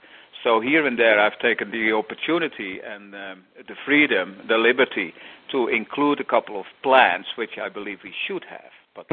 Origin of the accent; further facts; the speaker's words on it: Sweden; moved away as an adult; I moved away from Sweden about 2 years ago.